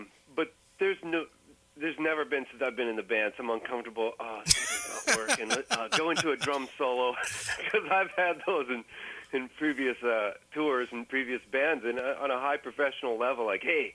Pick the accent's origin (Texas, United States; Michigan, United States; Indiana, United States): Indiana, United States; Kokomo; born there; also born or lived in Nashville; And I was born in Kokomo, Indiana, and I have a lot of close ties with that state in Indiana.